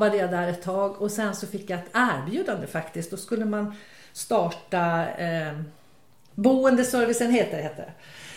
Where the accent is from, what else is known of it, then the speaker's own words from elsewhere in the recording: Visby, Gotland, Sweden; moved away as an adult; also born or lived in Hemse; Ja, jag är född i Hemse men jag är i huvudsak är uppvuxen i Visby. Och flyttade från Gotland när jag var 19 år.